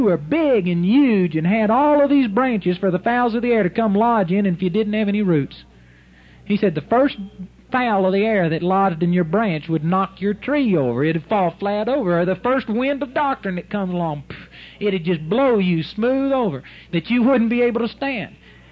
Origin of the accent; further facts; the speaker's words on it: Arlington, Texas, United States; my mother, in my mother's yard where I grew up in Arlington, Texas, we got pecan trees.